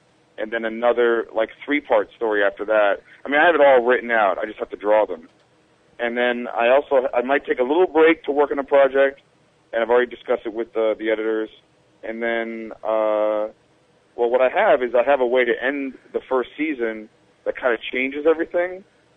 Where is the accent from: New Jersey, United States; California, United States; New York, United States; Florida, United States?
New York, United States; Manhattan; I moved from Manhattan to Brooklyn. And as a Manhattanite, you know, we have a certain swagger and attitude about what we think we know.